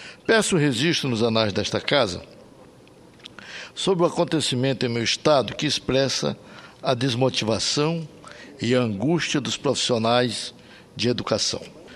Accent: Amapá, Brazil; nossa universidade, objeto de extremo orgulho do povo da minha terra, do povo tucuju.

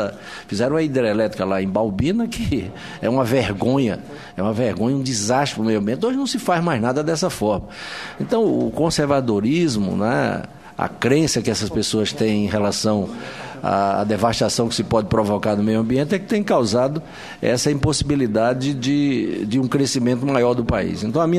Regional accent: Amazonas, Brazil; Zona Franca de Manaus. Conheço, portanto, o que ela representou para a preservação do meio ambiente lá no meu estado.

